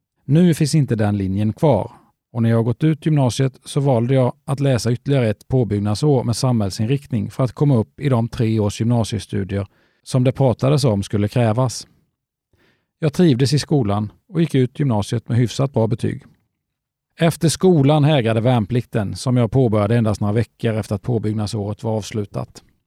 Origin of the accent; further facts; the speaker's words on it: Nye, Jönköping County, Sweden; Jag är uppvuxen i Nye, söder om Vetlanda